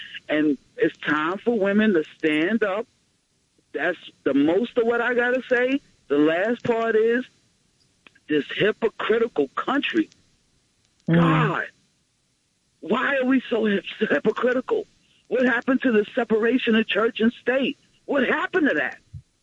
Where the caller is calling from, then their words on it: New York, United States; I'm calling from Rockland County.